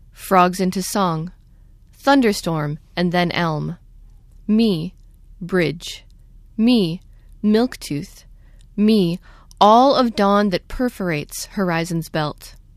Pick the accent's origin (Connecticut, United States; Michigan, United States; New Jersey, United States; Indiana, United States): Michigan, United States; It always says that I'm born and raised in the Upper Peninsula of Michigan